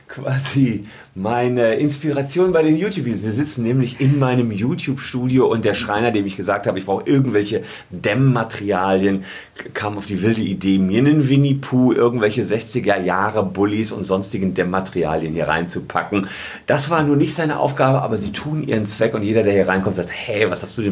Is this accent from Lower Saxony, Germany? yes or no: no; Gevelsberg, North Rhine-Westphalia, Germany; seit ich 15 bin, habe ich angefangen, für die Lokalzeitung in meinem Heimatdorf Gevelsberg zu schreiben. So, das ist irgendwie um Ennepe-Ruhr-Kreis, Ennepetal, Wuppertal, Hagen kennt man vielleicht. So, da in der Ecke ist das.